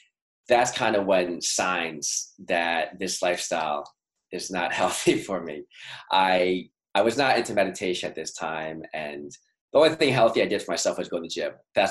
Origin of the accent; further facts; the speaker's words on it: New York, United States; I come from New York. I grew up in New York. I come from immigrant Chinese parents. My dad's from Hong Kong. My mom's side's from mainland China.